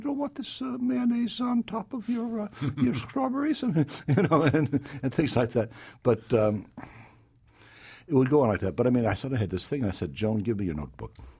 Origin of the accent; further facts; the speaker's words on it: Pacific Northwest, United States; also born or lived in New York; Because when I was a kid growing up around the Northwest, I used